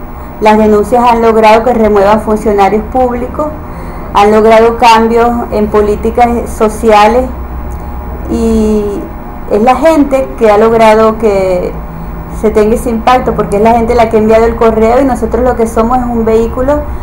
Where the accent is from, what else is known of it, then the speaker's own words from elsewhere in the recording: El Tigre, Anzoátegui, Venezuela; es como la remembranza de mi lugar de origen. Yo soy del Tigre, estaba en Suárez, y el escuchar música venezolana me hace rememorar todo lo que fue mi infancia.